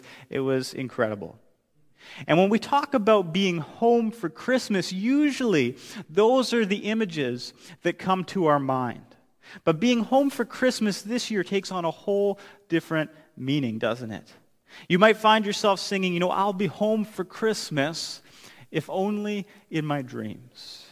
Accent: Alberta, Canada; I grew up in Alberta, so way out in the prairies where it is cold.

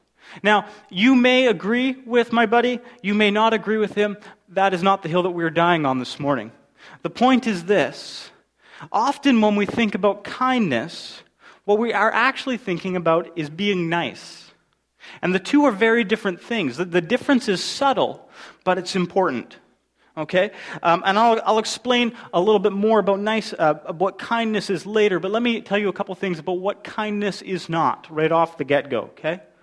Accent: Canada; being a Canadian, kindness is kind of like our superpower, isn't it?

